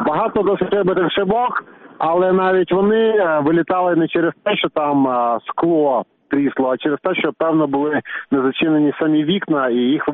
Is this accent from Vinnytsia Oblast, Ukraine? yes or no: yes; Kalynivka, Vinnytsia Oblast, Ukraine; я просто сам родом з Калинівки, і, ну, це для мене батьківщина. Тобто я знаю тут дуже багатьох людей